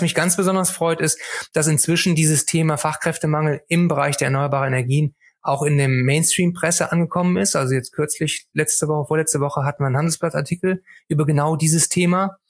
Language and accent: German; Cologne, North Rhine-Westphalia, Germany; Oh, ja, also als Kölner tut es mir sehr, sehr weh, das zu sagen.